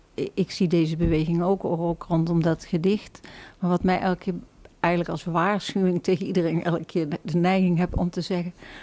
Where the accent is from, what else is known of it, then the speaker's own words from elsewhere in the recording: Netherlands; accent: soft G; now in The Hague, Netherlands; Ik heb een zachte G. Ik ben katholiek opgevoed. Ik heb geen universiteit gedaan. Ik woon in Den Haag.